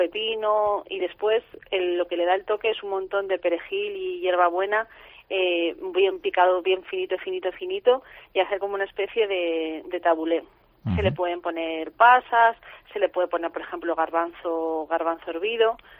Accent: Huesca, Aragon, Spain; Yo vengo de Huesca

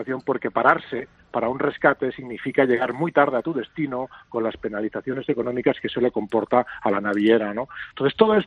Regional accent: Spain; porque nuestro barco es bandera española y somos españoles

